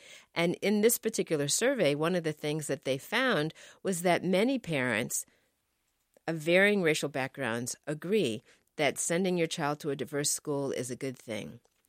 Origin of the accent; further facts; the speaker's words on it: Boston, Massachusetts, United States; I grew up in Massachusetts, in Boston, where there was court-ordered school desegregation